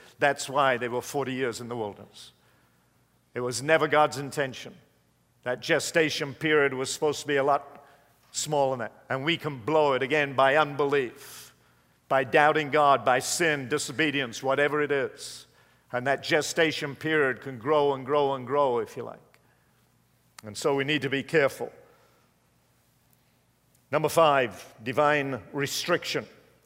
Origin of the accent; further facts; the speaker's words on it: England, United Kingdom; I was raised in England.